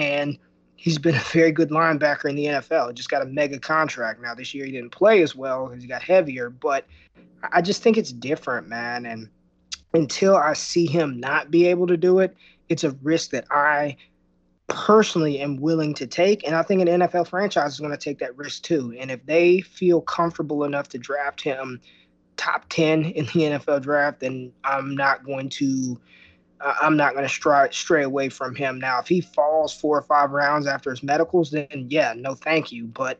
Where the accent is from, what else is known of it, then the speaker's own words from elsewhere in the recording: Las Vegas, Nevada, United States; I'm from Las Vegas. I grew up in Las Vegas, Nevada. So I'm a gambler.